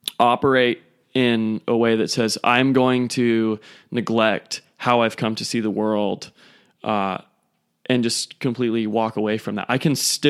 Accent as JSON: {"language": "English", "country": "United States", "said": "And we, as American males, I feel like we have just been opening every door as if it was our house"}